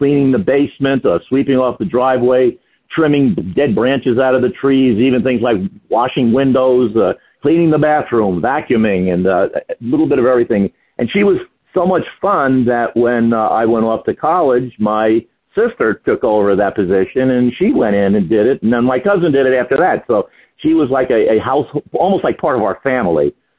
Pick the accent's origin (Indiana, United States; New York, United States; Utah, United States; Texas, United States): New York, United States; I found a card for a woman in my hometown. It's a very small hometown out in Long Island. We only had 2,000 people, so this was very small.